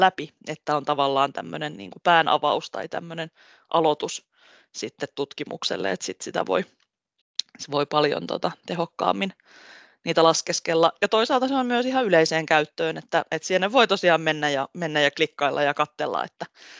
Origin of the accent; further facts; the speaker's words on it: Lahti, Päijät-Häme, Finland; now in Tampere, Finland; etenkin kun mä täällä Tampereella asun, mä olen Lahdesta itse kotosin